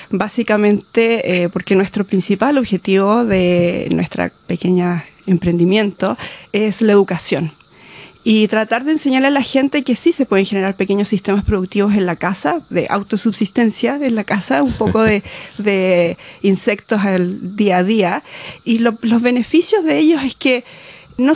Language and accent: Spanish; Chile; nosotros venimos de Chile, el cual no es común, porque Chile es un país frío